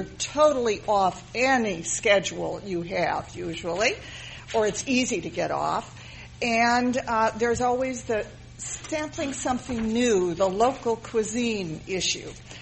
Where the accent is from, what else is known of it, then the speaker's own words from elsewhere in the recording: Los Angeles, California, United States; And I am from Los Angeles, as are the other two women here, but we are at the airport, as you know.